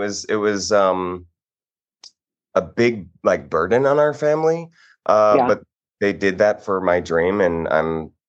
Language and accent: English; Houston, Texas, United States; So I pursued it at in Houston. I'm from Houston, starting around 14.